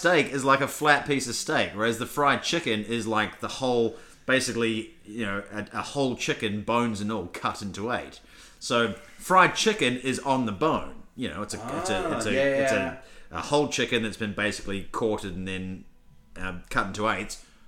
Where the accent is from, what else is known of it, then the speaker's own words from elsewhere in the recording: Timaru, Canterbury, New Zealand; in New Zealand, in the south of Canterbury, my home province, 2 hours south of Christchurch, my hometown.